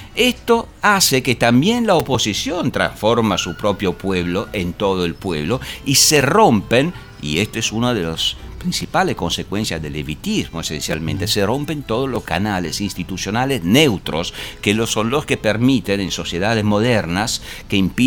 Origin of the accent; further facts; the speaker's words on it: Italy; Yo vengo de Italia, hemos tenido 20 años de berlusconismo, y sé bien qué significa.